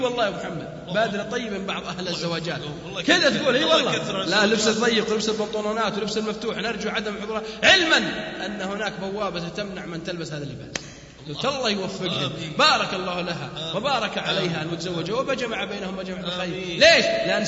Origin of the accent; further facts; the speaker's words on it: Saudi Arabia; عندنا في السعوديه يمكن ما في دور سينما